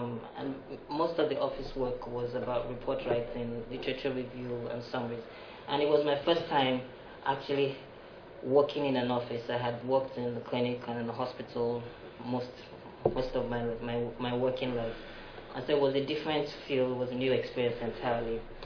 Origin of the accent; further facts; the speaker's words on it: Nigeria; born there; even though I was born in Nigeria, worked there all my life